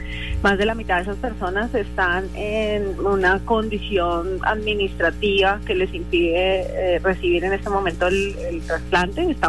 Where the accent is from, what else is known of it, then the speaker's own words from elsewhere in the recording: Colombia; es tan clave y tan diciente de lo que las fuerzas militares son para nosotros como colombianos